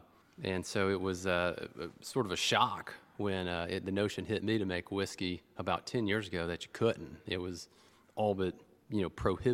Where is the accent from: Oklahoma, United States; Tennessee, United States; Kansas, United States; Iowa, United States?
Tennessee, United States; Lynchburg; I grew up near Lynchburg, so...